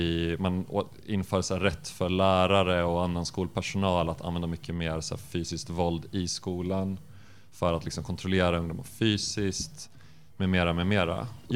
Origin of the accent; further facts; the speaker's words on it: Uppsala, Uppsala County, Sweden; Nu i min hemstad Uppsala